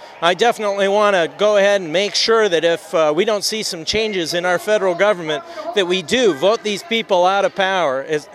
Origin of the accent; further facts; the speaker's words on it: Martinsville, United States; I'm from Martinsville.